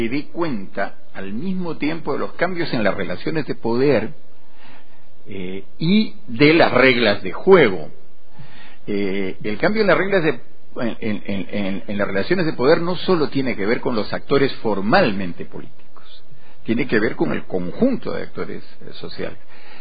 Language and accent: Spanish; Peru; las tensiones políticas que vivimos todos como peruanos en este rato.